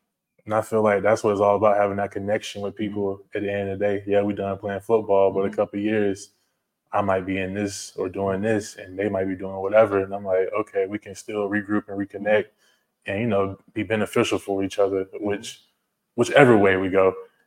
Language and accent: English; Albany, Georgia, United States; So I grew up in Albany. I don't know if you guys know ASU. Mm-hmm. Grew up being a Golden Ram.